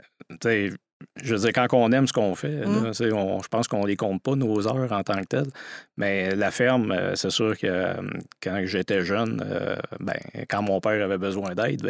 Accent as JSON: {"language": "French", "town": "Saint-Tite", "region": "Quebec", "country": "Canada", "said": "Donc, quand je dis aux gens, je suis de Saint-Tite, là, ça les oriente plus."}